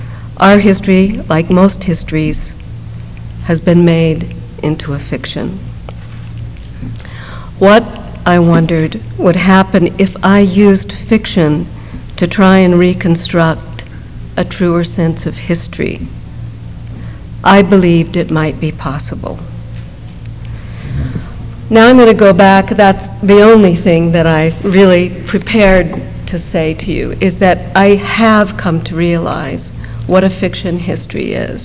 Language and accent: English; Utah, United States; some of which were about growing up in the Mormon culture and in Utah